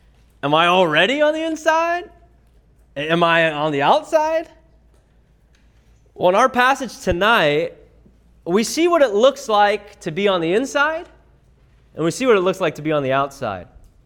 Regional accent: California, United States; now in Kansas City, United States; It was strange because I grew up in California my whole life. And Missouri is just very different than California.

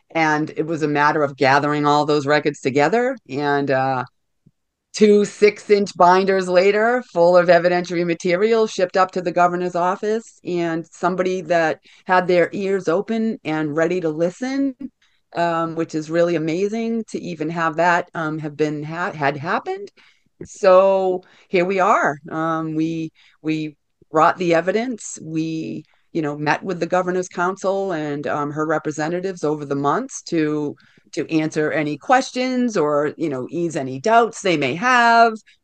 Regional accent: Cedarville, Massachusetts, United States; now in Bourne, United States; And I am a resident of Bourne. Currently, I grew up in Cedarville, which is South Plymouth, is where the homelands of the Herring Pond Wampanoag Tribe are.

